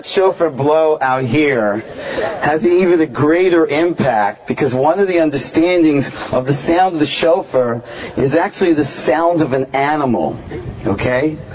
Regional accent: Toronto, Ontario, Canada; the lakeshore in Toronto, which actually, growing up in Toronto, I never went to.

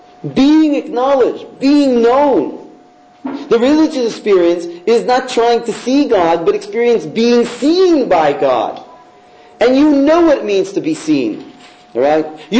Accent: Toronto, Ontario, Canada; And I'm not from Manhattan, from a small town called Toronto

